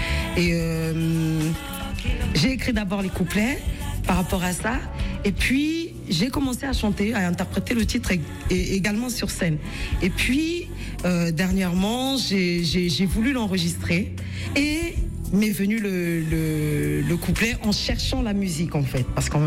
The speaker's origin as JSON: {"language": "French", "country": "France", "tie": "born or raised there", "said": "je suis congolaise d'origine. Et j'ai grandi ici, en France."}